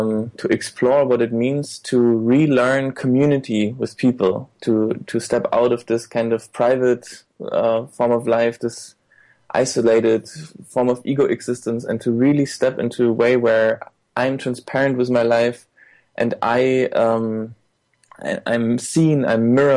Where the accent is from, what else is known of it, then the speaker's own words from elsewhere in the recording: eastern Germany, Germany; And I was in my hometown in Eastern Germany where I grew up.